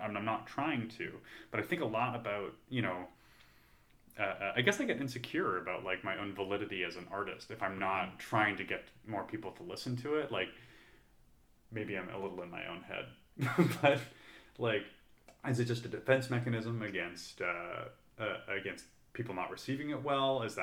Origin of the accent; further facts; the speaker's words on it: Canada; now in United States; I'm an immigrant, so I'm from Canada